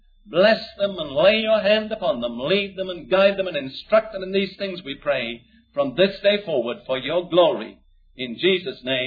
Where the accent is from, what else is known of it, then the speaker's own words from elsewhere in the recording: Florida, United States; I come from Florida. We have our problems in Florida